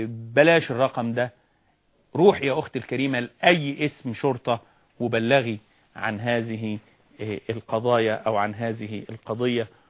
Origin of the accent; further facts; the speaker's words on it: Egypt; كان عندنا زمان في مصر وإحنا طلبة في ثانوي